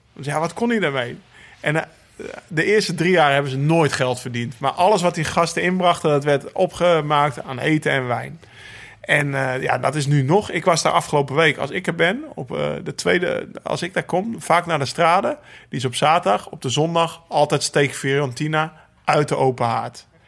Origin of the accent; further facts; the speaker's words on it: Netherlands; Weet je wel, als Nederlanders. Je wil iets teruggeven.